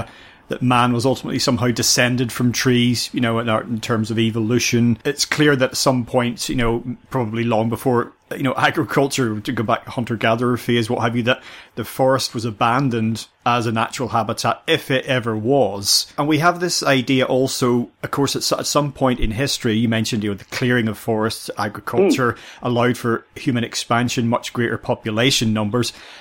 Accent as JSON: {"language": "English", "country": "Ireland", "tie": "born or raised there", "said": "I grew up in Ireland, but it might as well have been the same experience."}